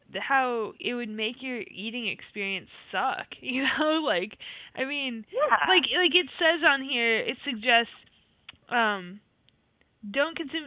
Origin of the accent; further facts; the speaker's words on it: Iowa, United States; I say it's because I'm from Iowa and I'm used to, like, farm stand tomatoes